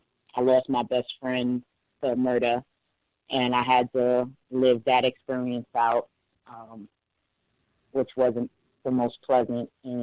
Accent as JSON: {"language": "English", "town": "Bronx", "region": "New York", "country": "United States", "tie": "born there", "said": "Okay, I was born in New York, in the Bronx, to be exact."}